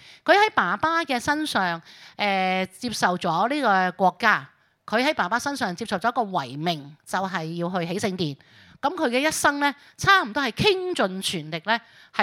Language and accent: Cantonese; Hong Kong; 可能像我們香港人